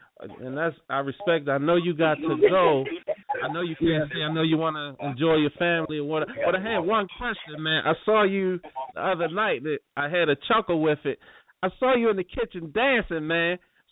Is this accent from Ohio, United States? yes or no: no; Baltimore, Maryland, United States; as a young guy growing up in Baltimore, I'm gonna always big you up